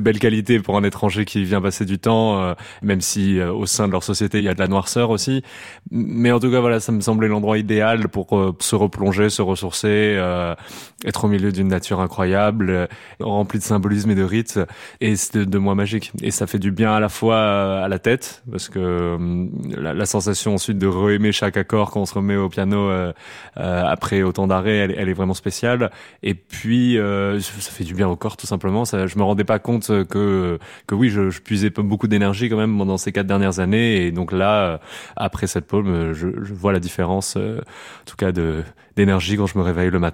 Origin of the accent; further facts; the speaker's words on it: Clermont-Ferrand, Auvergne-Rhône-Alpes, France; born there; Je suis né à Clermont-Ferrand en 1997 et je suis musicien.